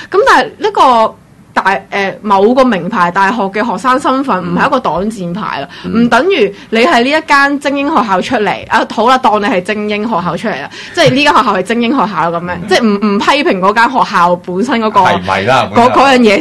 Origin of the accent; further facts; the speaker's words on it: United States; 我最多话我系美国人嘅啫